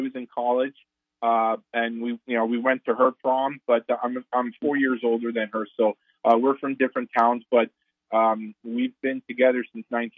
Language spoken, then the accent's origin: English; Queens, New York, United States; I grew up in New York. I was born in 1970, grew up in Queens, went to school, high school, didn't do anything special, got good grades.